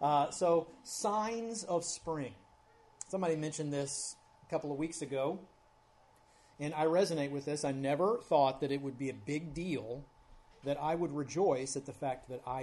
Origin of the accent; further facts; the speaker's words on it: Kentucky, United States; also born or lived in Cincinnati; a Navy child, lived in like 300 different places before I met her. I claim Kentucky, even though I was born in Cincinnati.